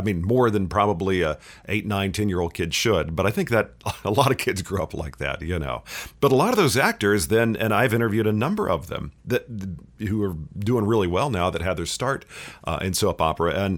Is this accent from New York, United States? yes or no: no; Dallas, Texas, United States; I grew up in Dallas, where you have American Airlines based there.